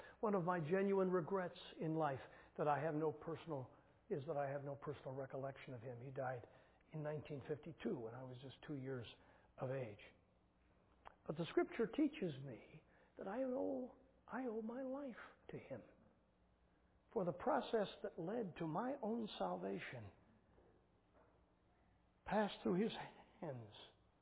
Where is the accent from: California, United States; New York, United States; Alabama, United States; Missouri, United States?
Missouri, United States; St. Louis; one of the fifth generation of her family was my pastor when I was growing up in St. Louis.